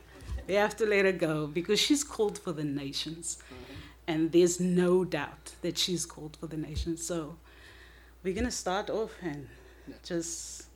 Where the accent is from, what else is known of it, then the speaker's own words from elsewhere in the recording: South Africa; we've been here for 10 years. For those of you that don't know, we're from South Africa.